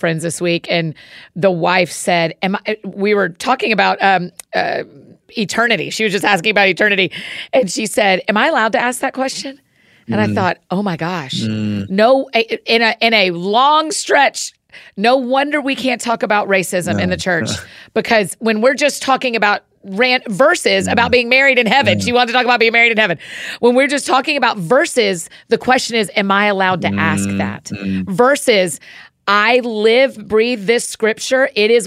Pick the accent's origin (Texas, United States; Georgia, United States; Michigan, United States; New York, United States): Georgia, United States; We grew up in the same area mm-hmm. of the world, and so you write this all about growing up in Georgia